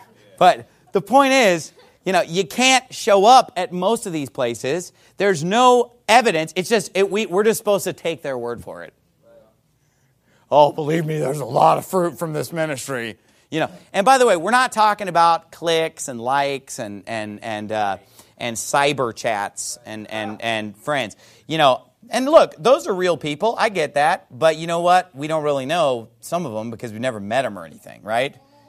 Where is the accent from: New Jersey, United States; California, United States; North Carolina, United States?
California, United States; now in Arizona, United States; But every Baptist where I grew up in California and every Baptist where I live now in Arizona, they all believe in the eternal security of the believer.